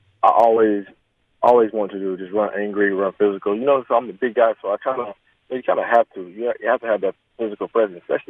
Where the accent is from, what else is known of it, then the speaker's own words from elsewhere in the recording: the South, United States; You know, I'm from the South, so I really like it.